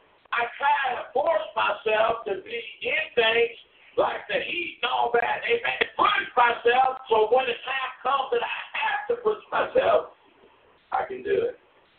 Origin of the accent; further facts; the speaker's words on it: United States; I don't know why God allowed me to be born in America, but He did. And while I'm here, and since I am an American